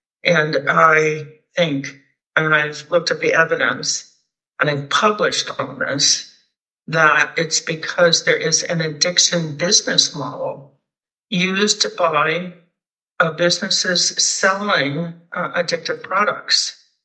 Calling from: Pacific Northwest, United States; I'm joining you from the Pacific Northwest in the United States, and I'm really honored to be here.

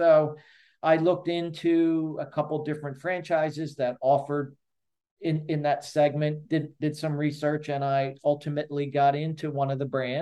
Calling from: Naples, Florida, United States; And I'm calling from Naples, Florida.

